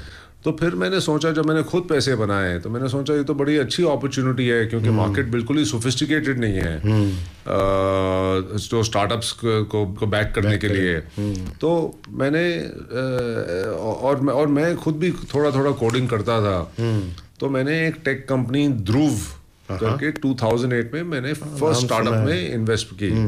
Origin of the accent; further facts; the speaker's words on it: Mumbai, Maharashtra, India; also born or lived in Dubai / Kolkata; मैं दुबई में बड़ा हुआ बॉम्बे में बड़ा हुआ कैलकटा में बड़ा हुआ जो बड़ी बड़ी शहरें हैं सिटीज हैं